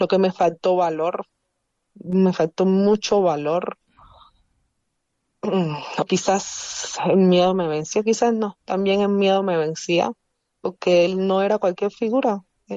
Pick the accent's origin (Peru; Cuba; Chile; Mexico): Cuba; la diferencia de mí que soy de origen cubano, aunque yo estoy nacionalizada actualmente